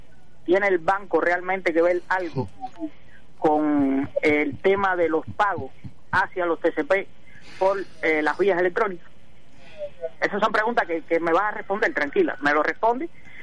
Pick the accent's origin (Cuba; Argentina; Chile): Cuba; como decimos cubanos, arriba la bola.